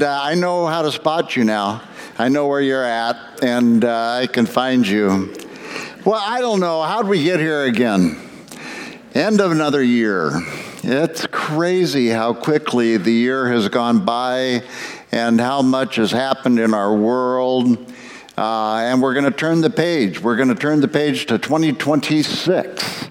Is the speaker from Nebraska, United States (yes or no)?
yes; Nebraska, United States; I'm from Nebraska, and I used to work here.